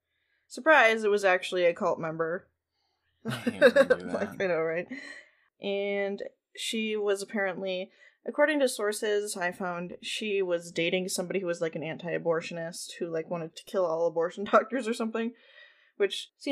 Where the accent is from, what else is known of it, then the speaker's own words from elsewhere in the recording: Mankato, Minnesota, United States; There was someone from my hometown on there.